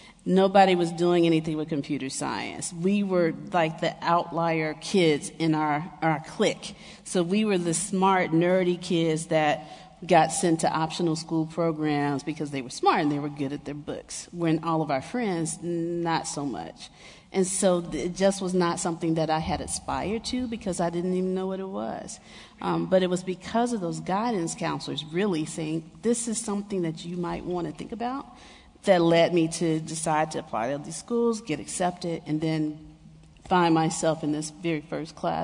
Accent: Memphis, Tennessee, United States; I come from Memphis, I'm like an honor student, like top honor student

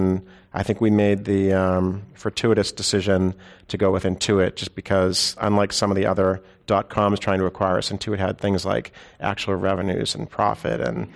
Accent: Boston, Massachusetts, United States; So I grew up in Boston. I'm number six of seven.

